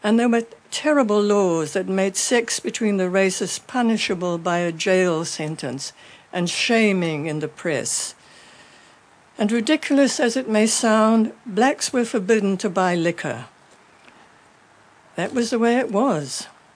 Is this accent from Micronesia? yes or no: no; South Africa; I was a young woman who lived all my years of growing up in South Africa.